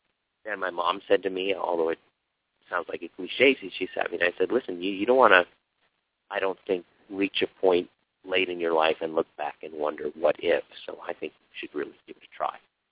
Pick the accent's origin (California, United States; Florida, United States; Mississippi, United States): California, United States; Hollywood; kind of growing up around Hollywood